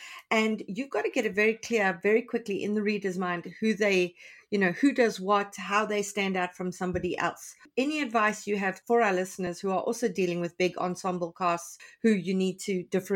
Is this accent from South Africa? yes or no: yes; South Africa; because as a South African, I say dual